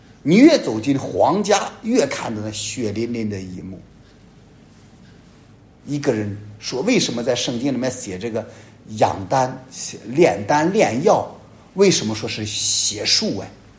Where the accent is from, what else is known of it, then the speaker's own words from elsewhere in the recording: China; 这是我们中国人很丑陋的那一页。